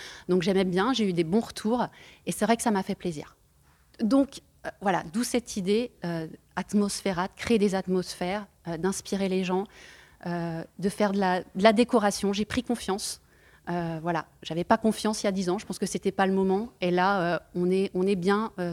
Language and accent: French; Nantes, Pays de la Loire, France; moved away as an adult; now in Lisbon, Portugal; Donc, je suis une bretonne, je viens de Nantes. Et on a emménagé sur Lisbonne au mois de juillet.